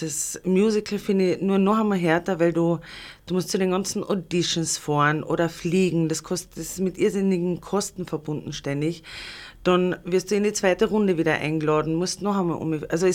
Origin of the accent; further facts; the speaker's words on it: Carinthia, Austria; first language sl; ich bin Kärntner Slowenin, wir sind in Kärnten eine Volksgruppe und ich bin slowenisch aufgewachsen und man kennt sich, alle kennen sich.